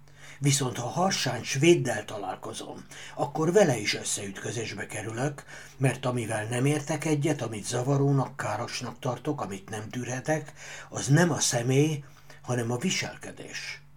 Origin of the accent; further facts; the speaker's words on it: Hungary; Végül Magyarországon maradtak, és én ott nőttem fel